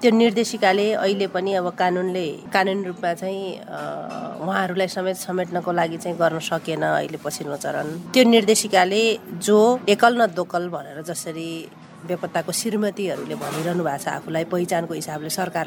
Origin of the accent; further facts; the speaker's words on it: Dang, Lumbini Province, Nepal; मेरो घर चाहिँ दाङ हो।